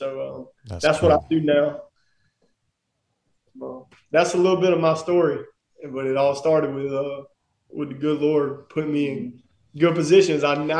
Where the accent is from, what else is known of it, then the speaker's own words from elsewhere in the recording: Auburn, Alabama, United States; I grew up in Auburn, at went to Auburn City Schools till ninth grade